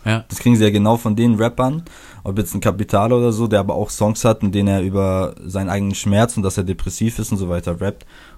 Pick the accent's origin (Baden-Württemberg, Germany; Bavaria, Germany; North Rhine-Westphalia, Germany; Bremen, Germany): Bavaria, Germany; born there; ich bin ja aus gebürtig aus der Nähe von Augsburg, da sagt man Leberkäsesemmel.